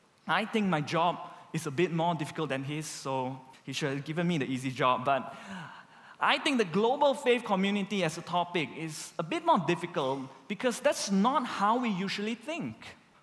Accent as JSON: {"language": "English", "country": "Malaysia", "said": "I'm ethnically Chinese, but I'm not culturally Chinese, right? I'm culturally Malaysian."}